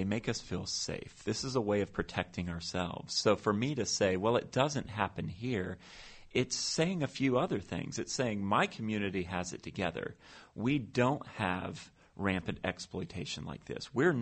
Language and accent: English; New York, United States; I'm a New Yorker. I love New York.